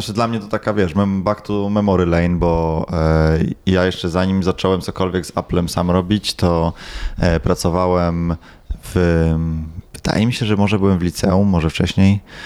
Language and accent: Polish; Kraków, Lesser Poland, Poland; now in Warsaw, Poland; kupiłem go tu w Warszawie, mimo że jestem z Krakowa.